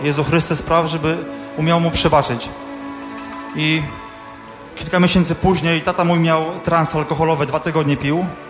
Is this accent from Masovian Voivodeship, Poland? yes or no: yes; Radom, Masovian Voivodeship, Poland; syn Radomia. Pochodzę z domu dotkniętej alkoholizmem.